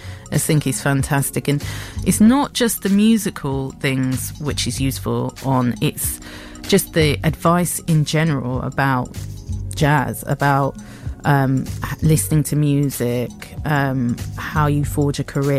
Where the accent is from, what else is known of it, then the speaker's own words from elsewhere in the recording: Nigeria; I was always told when I was growing up in Nigeria.